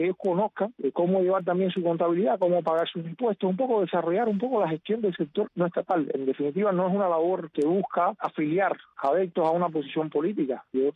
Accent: Cuba

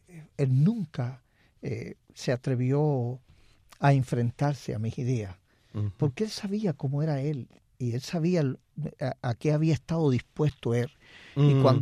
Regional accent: Pilotos, Pinar del Río, Cuba; born there; Bueno, yo nací en Pilotos, Pinar del Río, uh-huh, un pueblito de campo.

